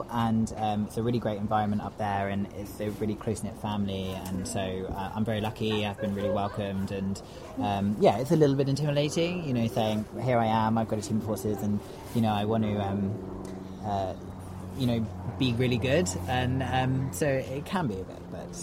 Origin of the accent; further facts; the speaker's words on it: Chichester, South East England, United Kingdom; I'm from Chichester in West Sussex, right on the coast.